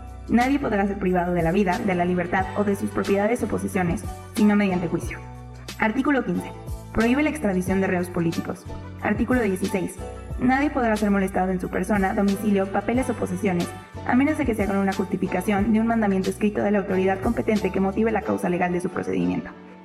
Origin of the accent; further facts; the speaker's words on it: Mexico; Como mexicanos, es de suma importancia que conozcamos estas garantías